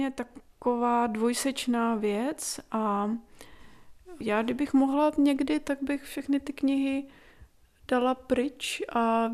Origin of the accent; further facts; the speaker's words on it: Kyiv, Ukraine; já když jsem byla malá a vyrůstala jsem v Kyjevě